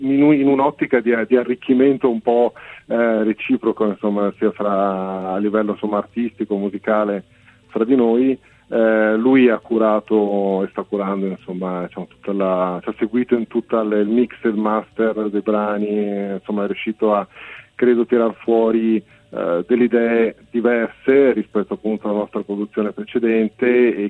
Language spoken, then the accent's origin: Italian; Padua, Veneto, Italy; No, io sono originario di Padova.